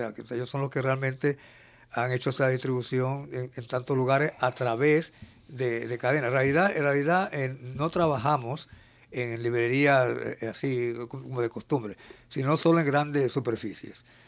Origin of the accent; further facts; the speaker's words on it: Spain; No soy el único español, el único extranjero que está en ello.